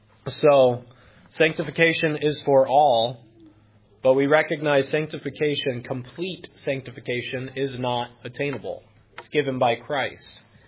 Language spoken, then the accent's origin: English; New Hampshire, United States; And I can tell you, as a fan of the Red Sox growing up in New Hampshire, we didn't look back to before the curse of Babe Ruth